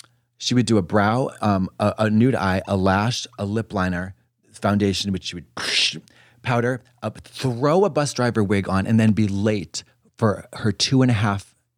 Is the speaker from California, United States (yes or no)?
yes; Pomona, California, United States; from Pomona, like with a grudge